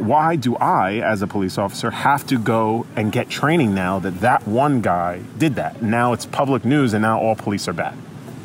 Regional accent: Staten Island, New York, United States; We grew up together in Staten Island, where Eric Garner got killed.

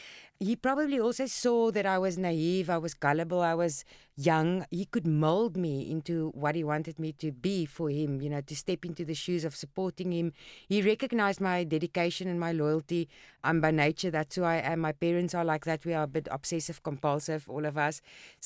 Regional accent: South Africa; growing up in South Africa, we lived apartheid.

